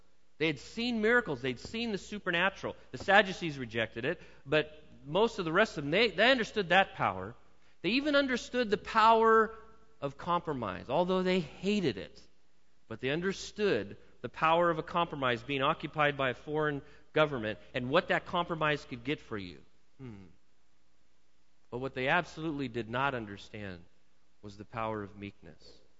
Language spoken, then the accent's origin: English; California, United States; as an American, as a man who lives, that was born and raised in a democracy, if you will, particularly in the state of California, that I have rights.